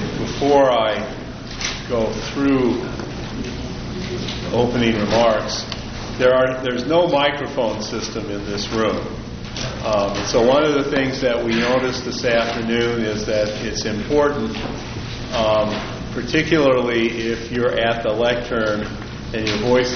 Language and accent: English; Bishop, California, United States; I'm from Bishop, and I am the chair.